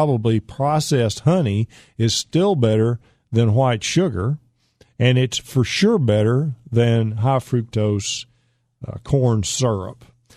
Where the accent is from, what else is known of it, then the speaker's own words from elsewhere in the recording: Pittsburg, Texas, United States; I grew up in East Texas, in Pittsburgh, Texas. My grandfather grew sweet potatoes for a living.